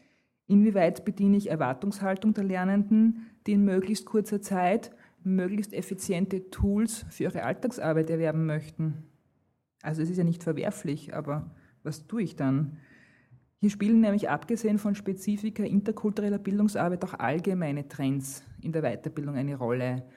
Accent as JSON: {"language": "German", "region": "Styria", "country": "Austria", "said": "Ich komme aus der Steiermark, es gibt auch immer unterschiedliche Entwicklungen."}